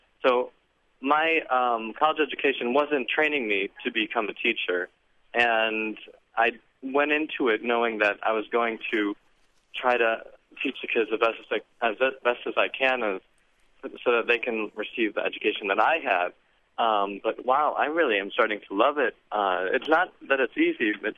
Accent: Cleveland, Ohio, United States; now in Greenville, United States; I'm a recent college graduate who I'm recently moved from Cleveland, Ohio to Greenville, Mississippi.

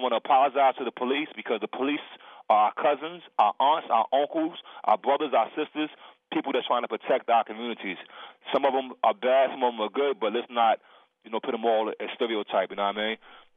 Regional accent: New York City, New York, United States; You know, I'm from New York City, and trust me, I had a lot of run-ins with the police up here as a youth.

